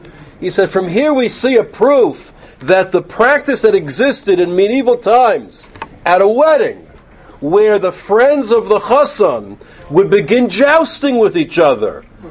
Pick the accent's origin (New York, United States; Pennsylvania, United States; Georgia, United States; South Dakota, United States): New York, United States; Bronx; also born or lived in Muncie; I remember growing up in the Bronx and in Muncie, it was the same thing.